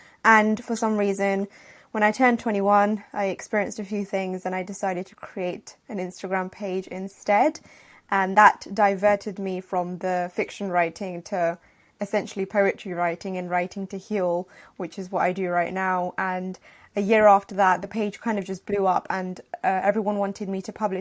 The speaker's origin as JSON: {"language": "English", "region": "London", "country": "United Kingdom", "tie": "born or raised there", "said": "obviously as an immigrant, as a 1.5 gen immigrant, I was brought up in Northwest London."}